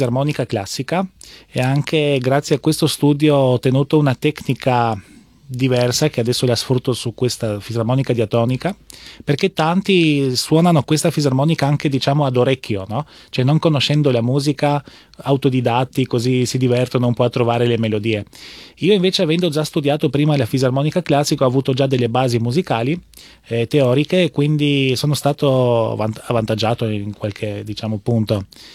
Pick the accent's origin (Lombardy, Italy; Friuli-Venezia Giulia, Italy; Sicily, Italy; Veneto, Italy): Friuli-Venezia Giulia, Italy; Trieste; questa fisarmonica è molto conosciuta dalle mie parti triestine, perché c'erano, lì c'è il confine con l'Istria